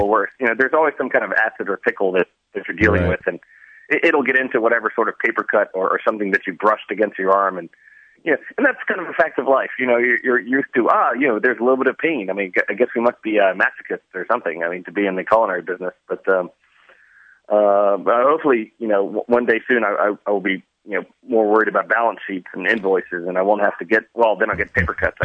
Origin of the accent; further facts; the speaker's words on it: Richmond, Virginia, United States; also born or lived in Charlottesville; I'm from Richmond. Moved out to Charlottesville to go to school